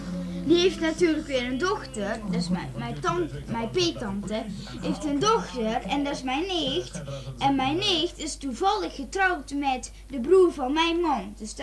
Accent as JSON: {"language": "Dutch", "country": "Indonesia", "said": "En ik kom zelf ook uit Indonesië, want mijn moeder... En mijn tante komen ook uit Indonesië. En ik dus ook."}